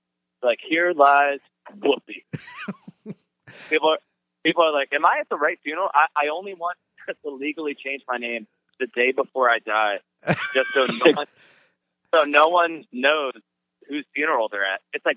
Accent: New Jersey, United States; yeah, I'm from South Jersey, so I live right near Atlantic City

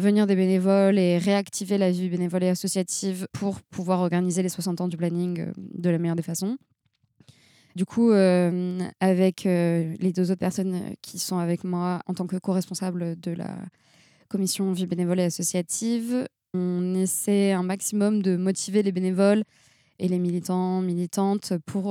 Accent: Bordeaux, Nouvelle-Aquitaine, France; je venais de revenir sur Bordeaux, j'ai grandi sur Bordeaux et j'ai fait mes études à Paris.

